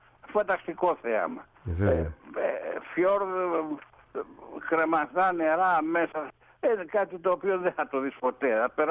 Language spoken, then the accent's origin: Greek; Ermoupoli, South Aegean, Greece; γεννήθηκα και μεγάλωσα στην Ερμούπολη, στη Σύρο.